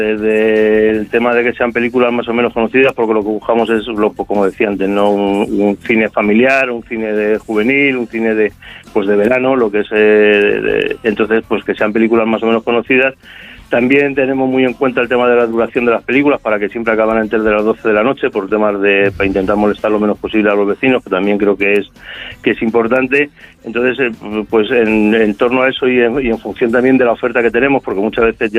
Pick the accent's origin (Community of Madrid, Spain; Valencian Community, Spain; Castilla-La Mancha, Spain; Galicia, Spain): Community of Madrid, Spain; Madrid; yo soy nacido aquí en Vicálvaro, criado en Vicálvaro, he vivido prácticamente toda mi vida en Vicálvaro